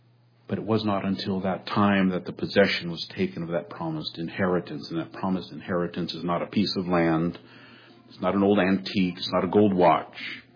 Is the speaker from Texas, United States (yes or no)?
no; California, United States; I had been in the ocean a lot growing up in the Bay Area